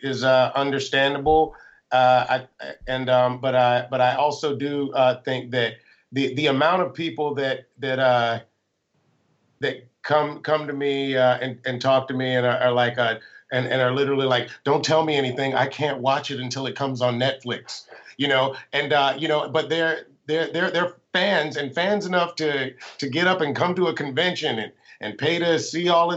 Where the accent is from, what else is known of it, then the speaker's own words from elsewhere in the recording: Athens, Georgia, United States; And, I mean, in my hometown of Athens, Georgia, my dad would go to a movie theater